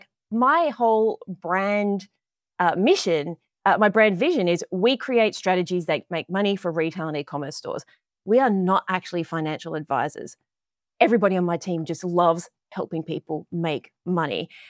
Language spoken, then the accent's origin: English; Australia; now in Newport Beach, United States; Right now from sunny Newport Beach in California. Ooh, as you might be able to tell, I am not a native Californian. I'm from Australia.